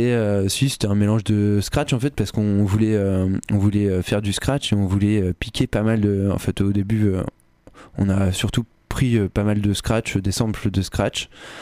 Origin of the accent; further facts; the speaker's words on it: Saint-Lô, Normandy, France; j'ai grandi en Normandie, et du coup là-bas il y avait une salle de concert là où j'étais, c'était à Saint-Lô